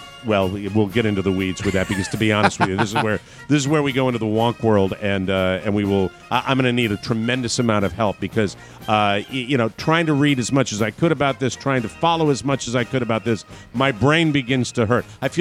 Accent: New England, United States; we had a fife and drum corps in my hometown that would play every Memorial Day, and they'd wear the ye old colonial, I'm a New Englander, you know

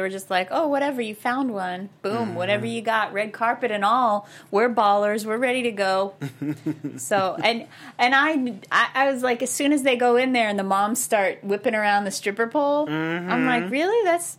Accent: United States; I grew up dancing as a kid, but I'm not from the South.

